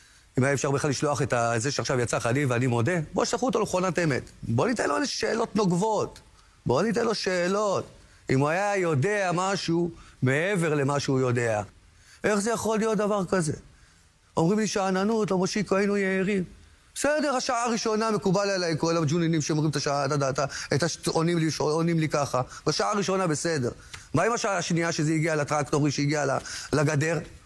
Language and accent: Hebrew; Kiryat Ono, Central District, Israel; אנחנו, כעיקרון אנחנו מקריית אונו